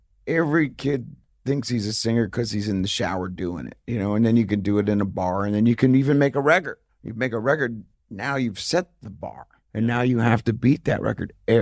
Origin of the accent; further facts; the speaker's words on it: New Jersey, United States; And at the time, growing up in New Jersey was very different than being in Los Angeles or Manhattan